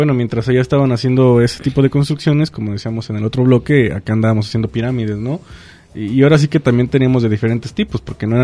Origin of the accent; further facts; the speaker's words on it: Mexico; solamente nos vamos a centrar en la arquitectura católica, que es como que la que nos más identifica como mexicanos